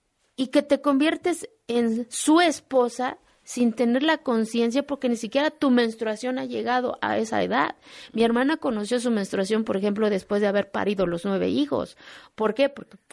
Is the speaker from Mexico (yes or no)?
yes; Oaxaca, Mexico; also born or lived in Salina Cruz; cuando yo salgo de mi pueblo, yo no conocía mochila, mi mamá me puso mis cositas, una cajita para mí, yo iba con mi mejor